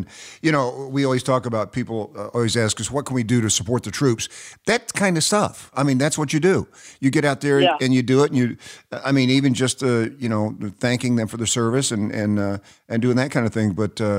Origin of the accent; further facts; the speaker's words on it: Knoxville, Tennessee, United States; moved away; you're getting ready to go to my hometown of Knoxville, Tennessee. And, you know, since is Knoxville a good, I haven't lived there for a while.